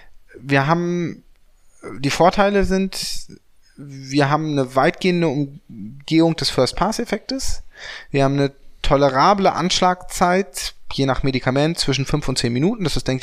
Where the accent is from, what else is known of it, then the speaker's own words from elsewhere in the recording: Hanover, Lower Saxony, Germany; Wir kommen aus Hannover